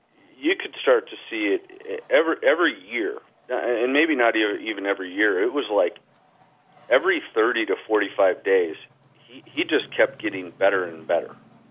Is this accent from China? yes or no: no; Lincoln, Nebraska, United States; we've been friends since high school, and I grew up in Lincoln